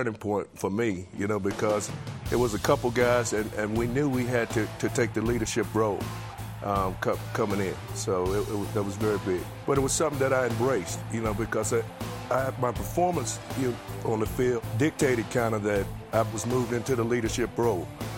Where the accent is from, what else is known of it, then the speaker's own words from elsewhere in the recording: Paterson, New Jersey, United States; born there; I was born in Patterson, so I was coming back home.